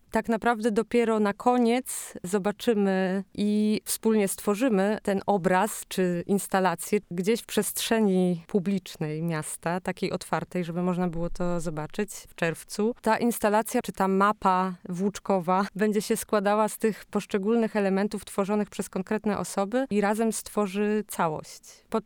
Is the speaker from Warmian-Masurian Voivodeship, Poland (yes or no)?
yes; Olsztyn, Warmian-Masurian Voivodeship, Poland; ja pochodzę z Olsztyna, tu się wychowałam, tu się urodziłam, tu się urodzili moi rodzice, z kolei dziadkowie przyjechali tutaj z różnych stron.